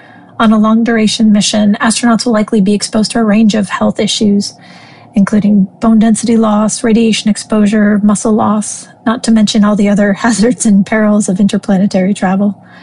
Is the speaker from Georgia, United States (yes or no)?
no; Rhode Island, United States; my family and friends from growing up in Rhode Island and from different military assignments